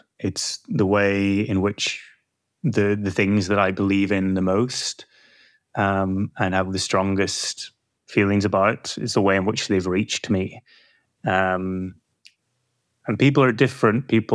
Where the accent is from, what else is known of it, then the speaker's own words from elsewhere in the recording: Ireland; I'm from Ireland